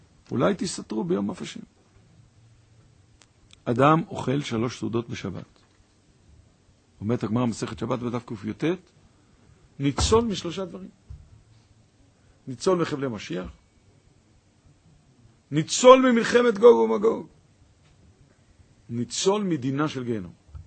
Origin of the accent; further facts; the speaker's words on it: Jerusalem, Jerusalem District, Israel; אומר לי, שלום, מאיפה אתה? ירושלים, אני אומר לו.